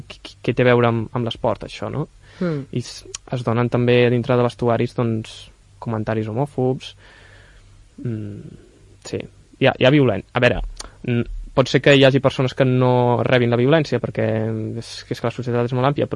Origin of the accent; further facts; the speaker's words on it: Olot, Catalonia, Spain; moved away as an adult; A veure, jo vaig marxar d'Olot a estudiar a Barcelona.